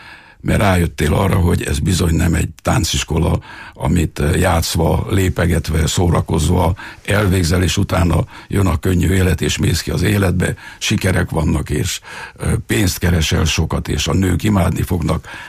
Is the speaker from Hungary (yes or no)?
no; Romania; mindenki arra próbált nevelni, hogy mi itt Romániában magyarok vagyunk